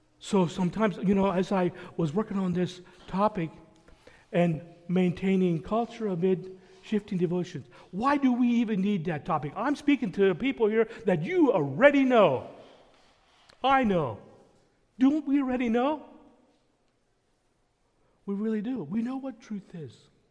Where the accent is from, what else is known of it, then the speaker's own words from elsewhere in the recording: Pennsylvania, United States; I'm from Lancaster County.